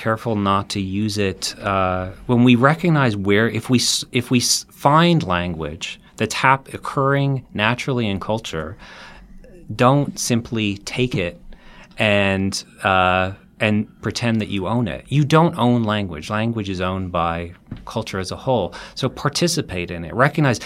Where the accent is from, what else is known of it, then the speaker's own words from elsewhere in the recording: England, United Kingdom; I grew up in England